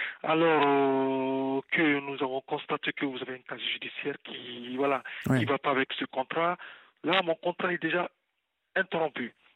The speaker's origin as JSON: {"language": "French", "town": "Strasbourg", "region": "Grand Est", "country": "France", "said": "J'appelle de Strasbourg, à Stockholfelder, je suis de Strasbourg."}